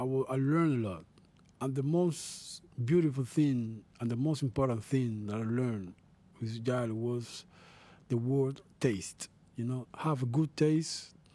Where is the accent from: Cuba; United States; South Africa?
Cuba; English is a second language; never forget where I come from. I come from Cuba, so all my music had to be a flavor of Cuba in any way.